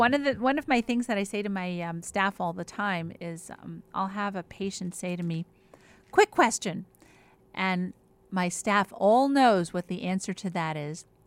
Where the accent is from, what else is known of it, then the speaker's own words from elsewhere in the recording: Philadelphia, Pennsylvania, United States; Notice how I said strawberry because I'm from Greater Philly.